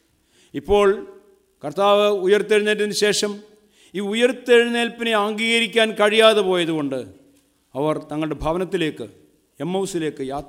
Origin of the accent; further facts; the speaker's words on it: Keekozhoor, Kerala, India; ഞാൻ കീക്കുഴൂർ സ്വദേശിയാണ്